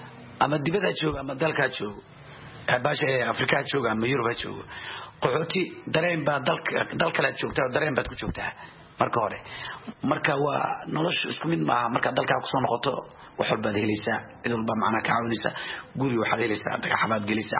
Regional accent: Mogadishu, Banaadir, Somalia; born there; moved away; bandhigani Muqdisho ayaan ku dhashay oo ka qaxay

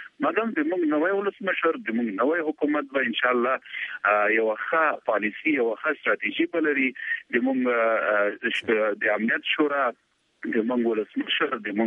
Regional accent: Afghanistan; مونږ د افغانستان د یو افغان په صفت هم کولی شو خبرې وکړو او د افغانستان خلکو په صفت هم خبرې کولی شو

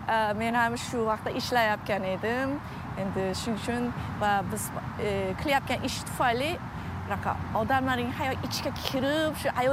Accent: South Korea; menda shu ichda juda anaqa chuqur ichida koreys madaniyat ham bor. Chunki men Koreyada tug'ilib o'sganman.

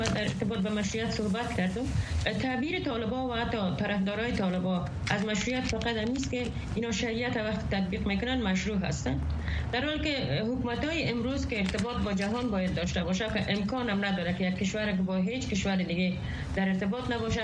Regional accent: Afghanistan; به عنوان یک شهروند، به عنوان یک زن مسلمان، به عنوان یک افغانی که سالها به افغانستان خدمت کردیم

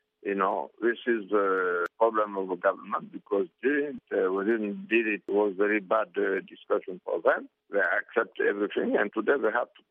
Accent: Boké, Boké Region, Guinea; English is a second language; Boké is my hometown. We have a big problem in that part of the country.

